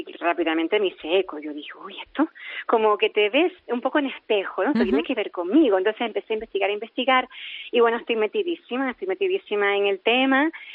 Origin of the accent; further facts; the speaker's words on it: Canary Islands, Spain; soy canaria